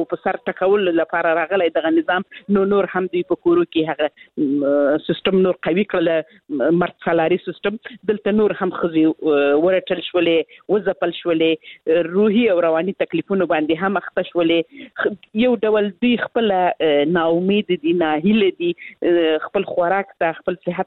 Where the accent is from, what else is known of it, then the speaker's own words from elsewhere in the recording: Helmand, Afghanistan; زه خپل د هلمند ولایت څخه یم